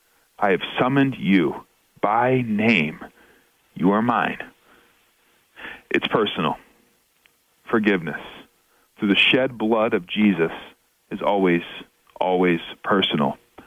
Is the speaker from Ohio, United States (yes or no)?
no; New York, United States; also born or lived in St. Louis / Minneapolis / St. Paul / Michigan; now in Chicago, United States; Since growing up in New York, life and the Lord's leading has led me to be a resident of a number of different geographic areas.